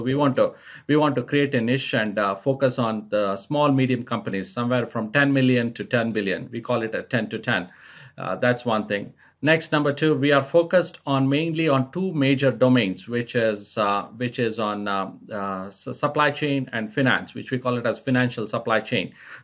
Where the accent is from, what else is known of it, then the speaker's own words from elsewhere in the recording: India; Yeah, I was born and raised in India